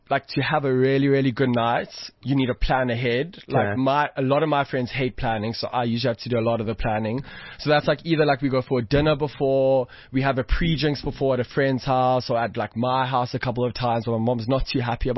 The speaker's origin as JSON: {"language": "English", "town": "Johannesburg", "region": "Gauteng", "country": "South Africa", "tie": "born or raised there", "said": "20 years old. I'm a socialite from Johannesburg. I've lived in Joburg my whole life."}